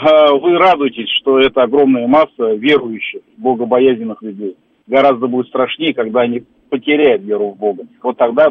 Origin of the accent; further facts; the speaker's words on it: Moscow, Russia; also born or lived in Nizhny Novgorod Oblast; Я с 3 лет в Москве живу, как нижегородский татарин.